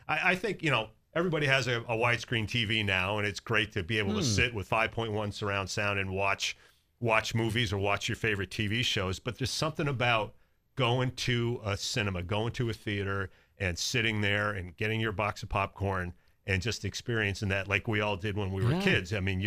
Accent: Connecticut, United States; It's the type of film, a place to watch films that I grew up with in Connecticut

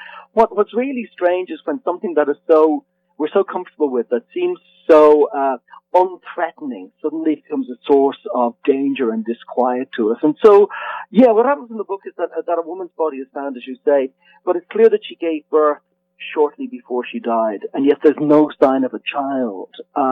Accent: Dublin, Leinster, Ireland; You know, I'm Irish, and I grew up in Dublin

